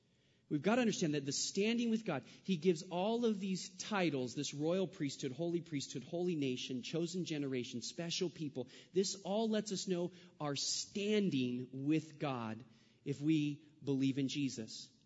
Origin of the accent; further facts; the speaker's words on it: California, United States; I said, sir, and I'm in Missouri. I said, sir, I'm from California.